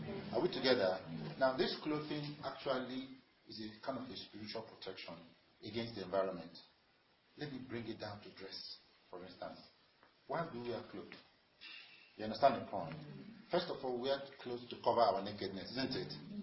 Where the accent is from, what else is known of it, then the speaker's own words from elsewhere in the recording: Nigeria; now in Kenya; when we come from Nigeria, you come here, you get that.